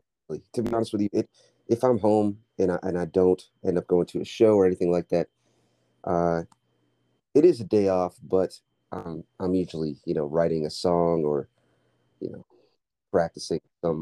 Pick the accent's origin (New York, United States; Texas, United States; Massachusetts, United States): Massachusetts, United States; Grafton; my parents moved from Guatemala to Quincy, Massachusetts. And then they had my sisters, they had me. I was raised in Grafton.